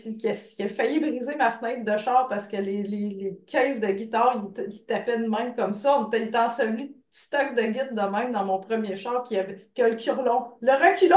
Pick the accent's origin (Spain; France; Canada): Canada; Quebec; now in Montreal, Canada; Tu sais, je viens d'Abitibi, fait que on est déménagé à Montréal.